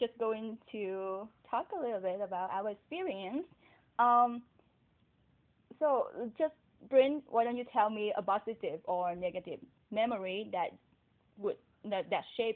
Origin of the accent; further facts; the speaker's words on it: Vietnam; you know, we're from Vietnam, we're from such a small country.